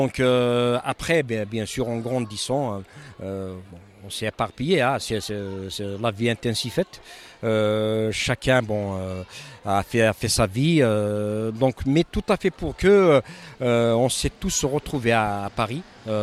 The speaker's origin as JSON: {"language": "French", "region": "Kabylie", "country": "Algeria", "tie": "born or raised there", "lives_now": "Lille, France", "said": "on a grandi ensemble tous en Kabylie."}